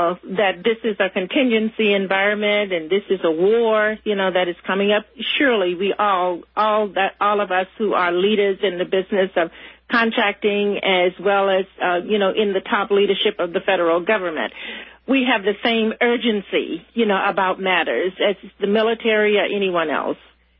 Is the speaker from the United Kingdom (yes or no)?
no; Louisiana, United States; I'm from Louisiana, so it's really a concern of mine